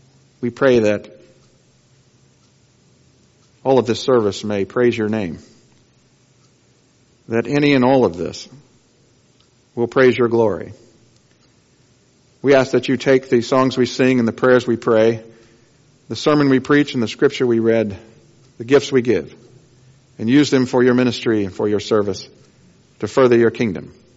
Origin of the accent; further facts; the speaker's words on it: Georgia, United States; I come from North Georgia, and a lady remarked to me one time she'd seen a wolf in her backyard.